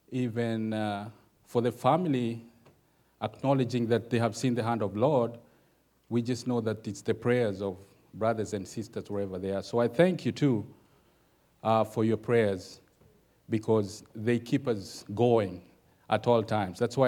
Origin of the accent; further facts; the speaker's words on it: Austin, Texas, United States; I'm born again, washed by the blood of Jesus. I'm from Austin